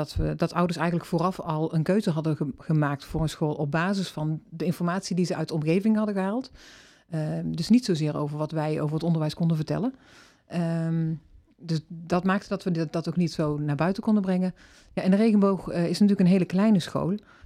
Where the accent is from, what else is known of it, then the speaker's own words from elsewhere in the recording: Bavel, North Brabant, Netherlands; Ik kom uit Bavel. Daar ben ik geboren en getogen. Dus ook een dorp met veel tradities en gebruiken.